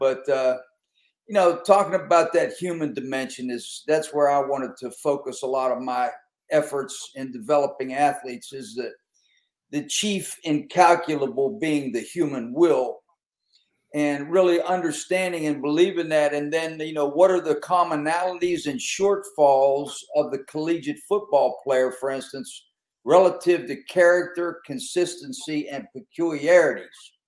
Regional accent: Pennsylvania, United States; But I'm from Western Pennsylvania, and, you know, Western Pennsylvania was a pretty rough place when it came to competitive athletics.

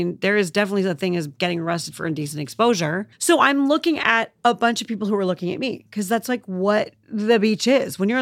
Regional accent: Midwest, United States; I don't care, because I grew up in the Midwest, so the Pacific Ocean is still the most exotic thing I've ever seen in my life.

